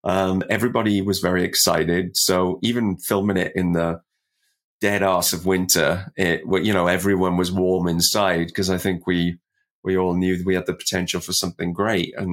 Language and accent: English; Wales, United Kingdom; now in Canada; you know, I'm Welsh and I came over here, but I was very aware of what, you know, Canadian scene was